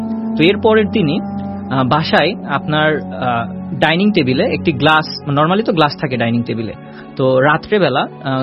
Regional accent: Khulna, Khulna Division, Bangladesh; তবে আমাদের দেশের বাড়ি যেহেতু খুলনা

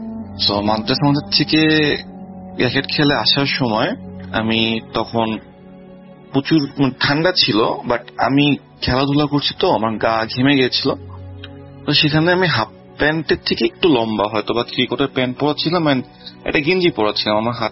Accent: Khulna, Khulna Division, Bangladesh; now in Chittagong, Bangladesh; আমার home town খুলনাতে, কিন্তু চাকরির সূত্রে আমি চিটাগাং থাকি।

